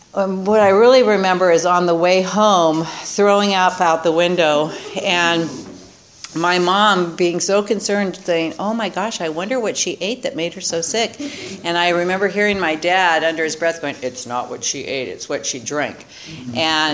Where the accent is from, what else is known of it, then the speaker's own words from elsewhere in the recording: San Luis Obispo, California, United States; So I will tell you that I grew up, I was born in San Luis Obispo.